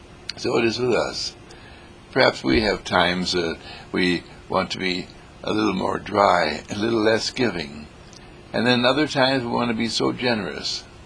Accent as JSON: {"language": "English", "region": "Wisconsin", "country": "United States", "tie": "born or raised there", "said": "As I was growing up in Wisconsin, orchids were very precious, very rare and very beautiful."}